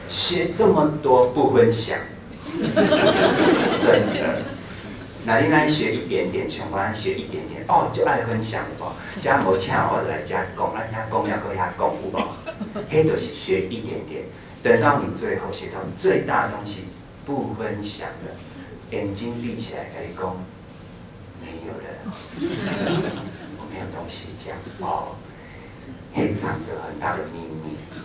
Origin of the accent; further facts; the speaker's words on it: Taiwan; 因为我们台湾人哦，要和好有一点困难哦